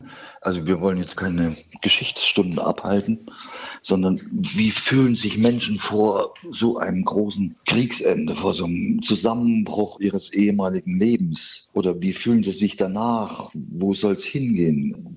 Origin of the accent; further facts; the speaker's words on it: East Germany, Germany; Ich komme ja aus dem Osten